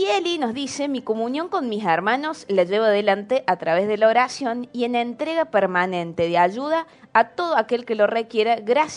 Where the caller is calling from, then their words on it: Concepción del Uruguay, Entre Ríos, Argentina; soy Concepción de Uruguay y los escucho siempre.